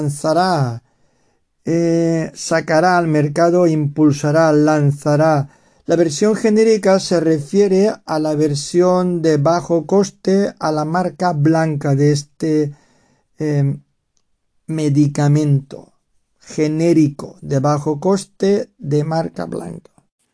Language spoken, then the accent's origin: Spanish; Valencian Community, Spain; es vecina de la ciudad de donde soy yo, de donde estoy emitiendo este podcast.